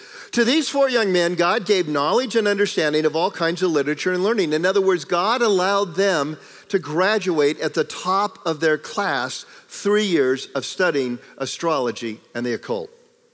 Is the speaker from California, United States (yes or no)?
yes; California, United States; I'm from California, the land of fruits and nuts. And hey, I ain't staying, I'm going back home.